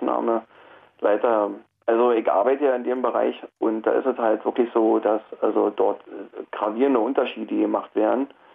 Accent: Berlin, Germany; Ich bin in Charlottenburg geboren worden, aber ich wohne seit dem dritten Lebensjahr in Berlin-Spandau.

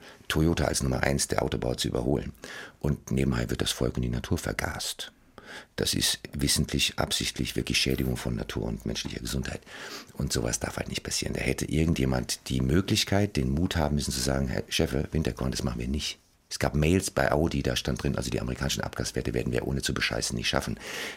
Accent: Germany; first language German; Es ist mein Heimatland, ich bin hier geboren, es ist meine Muttersprache, meine Familie ist hier.

